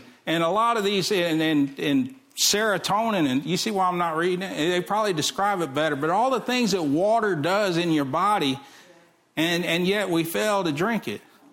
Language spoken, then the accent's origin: English; Texas City, Texas, United States; I grew up in Texas City. I learned not to drink the water.